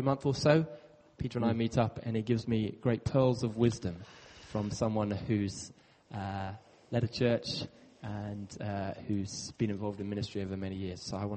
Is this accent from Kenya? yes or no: yes; Kenya; it was a great joy to be able to go when I was growing up in Kenya back to Lewes to visit him there.